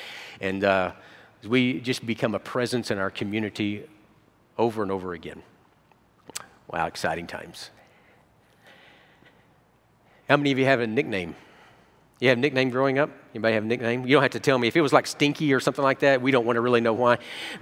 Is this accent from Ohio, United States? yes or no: no; Hugo, Oklahoma, United States; all they could remember was my hometown. They wouldn't remember my name, so I was from Hugo, Oklahoma.